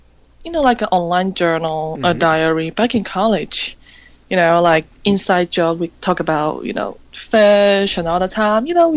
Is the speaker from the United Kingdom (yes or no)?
no; Malaysia; moved away as an adult; now in New York, United States; So actually, a couple years ago, I flew to New York from Malaysia because I always thought I couldn't fit in back then.